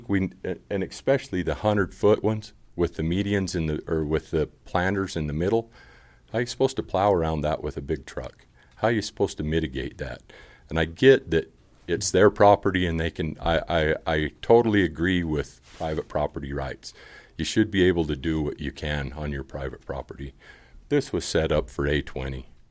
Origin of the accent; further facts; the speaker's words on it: Cedar City, Utah, United States; I'm born and raised in Cedar City my whole life. My grandparents on both sides walked in here when Brigham Young said walk in here.